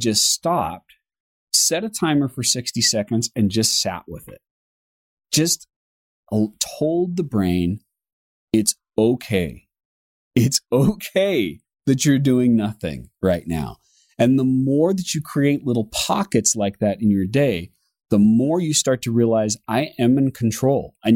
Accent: United States; me being an American, that cars belong on the right side of the road

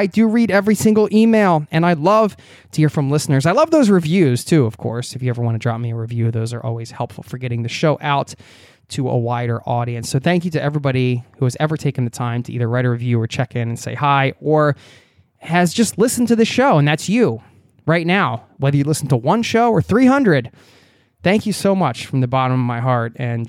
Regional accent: New York City, New York, United States; I'm in my mid-50s. I was born in New York City and have lived most of my life in the New York area.

